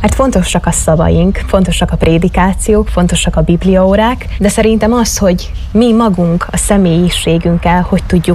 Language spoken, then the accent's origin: Hungarian; Berehove, Zakarpattia Oblast, Ukraine; Beregújfaluból származom, 23 éves vagyok